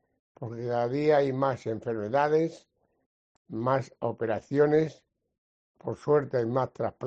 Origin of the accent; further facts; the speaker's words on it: Extremadura, Spain; debemos estar orgullosos como extremeños y extremeñas